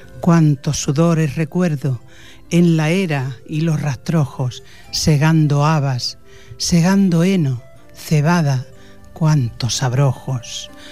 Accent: Andalusia, Spain; Yo soy de la provincia de Córdoba, del Valle de los Pedroches

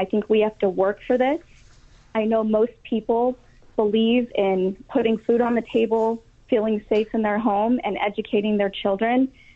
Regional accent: Las Vegas, Nevada, United States; Well, to give you some background, I was born and raised in Las Vegas.

